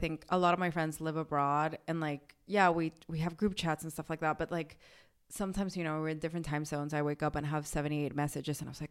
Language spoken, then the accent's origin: English; Miami, Florida, United States; I'm not surprised I'm from Miami.